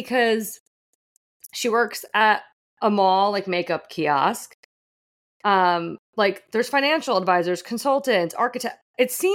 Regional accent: Fairfield, United States; because Fairfield has like something against sidewalks. Like there's hardly any sidewalks in my hometown.

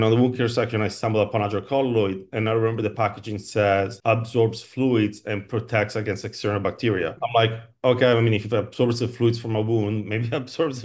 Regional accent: Milan, Lombardy, Italy; And back then, I'm from Milan, Italy, and I don't remember anybody having acne like mine

